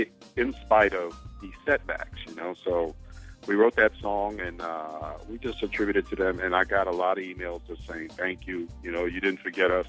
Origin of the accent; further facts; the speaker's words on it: New York, United States; You know, I'm a guy from New York.